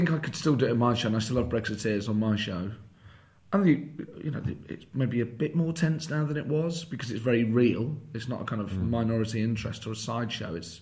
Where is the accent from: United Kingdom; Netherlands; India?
United Kingdom; Nottingham, East Midlands; I grew up in Nottingham.